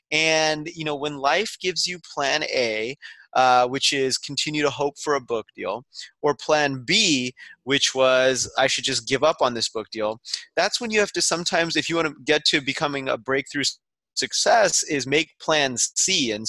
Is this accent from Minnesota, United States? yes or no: no; Las Vegas, Nevada, United States; I grew up in Las Vegas, Nevada. Not a lot of people grow up there. And yeah, I was born and raised.